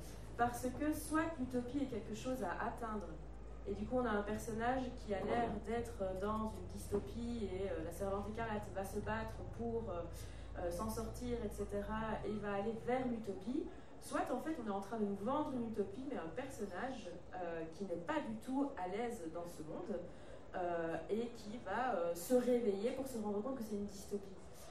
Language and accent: French; Liège, Wallonia, Belgium; born there; moi je suis d'origine espagnole, je suis née en Belgique, à Liège, une petite ville extraordinaire, si vous venez, vous allez voir, on est très sympa, où il y a eu une survivance du Wallon jusque dans les années 50-60, et la langue est en train de mourir.